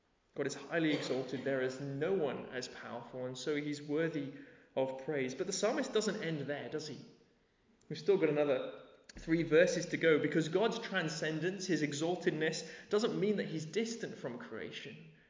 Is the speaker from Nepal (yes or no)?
yes; Nepal; When I grew up in Nepal, I remember seeing kids by the side of the road